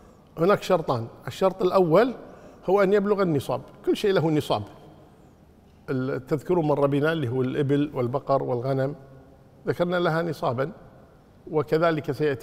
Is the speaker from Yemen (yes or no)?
no; Kuwait; عندنا في الكويت